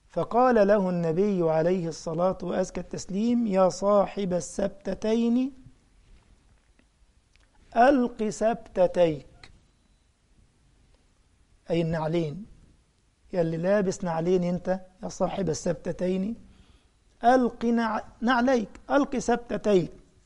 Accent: Egypt; اسمه ايه معرفش اسمه ايه عندنا في مصر، المداح ده اللي معظم كلامه شرك.

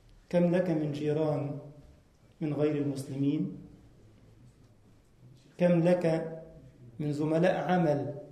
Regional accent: Egypt; عندنا في مصر منتج يا شيخ محمد كده طيب

